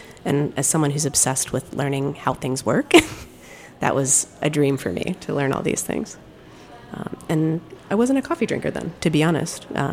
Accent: Connecticut, United States; also born or lived in Massachusetts; I grew up in sort of half between Connecticut and Cape Cod.

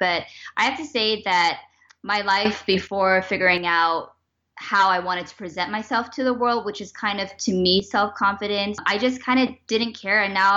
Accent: San Francisco, California, United States; born there; now in Los Angeles, United States; Chinese American 100%. My dad was born in Washington, D.C. My mom immigrated from Hong Kong. I was born in San Francisco, and now I'm currently living in Los Angeles.

